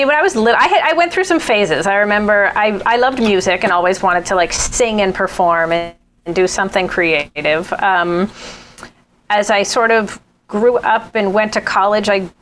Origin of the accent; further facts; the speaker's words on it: Boston, Massachusetts, United States; Like, I was a girl from Boston, and my father was a lawyer, and my mom was a teacher.